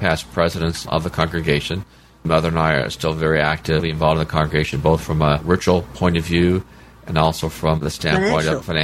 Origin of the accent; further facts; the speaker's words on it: Tulsa, Oklahoma, United States; I grew up in Tulsa with my aunts and uncles and lots of cousins.